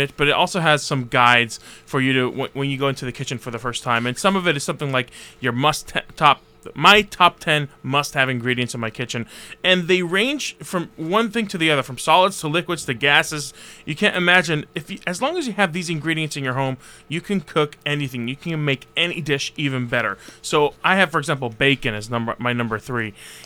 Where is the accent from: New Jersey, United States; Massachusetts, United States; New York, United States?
New York, United States; You know, because I'm from New York, I said, you know, I want to do a special book signing